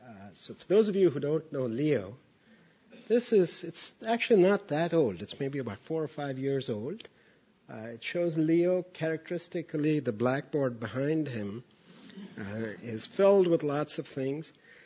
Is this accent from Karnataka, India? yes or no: no; Pudukkottai, Tamil Nadu, India; I said, "I'm from India." He said, No. "Where in India?" I said, "I'm from Tamil Nadu," which is a state in India. He said, No. "Where in Tamil Nadu?" So I said, "I come from a small village near a small town called Pudukkottai."